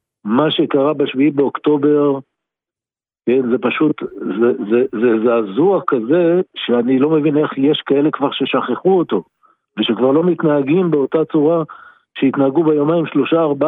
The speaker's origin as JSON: {"language": "Hebrew", "town": "Neve Tsuf", "region": "West Bank", "country": "Palestine", "said": "אני מנווה צוף"}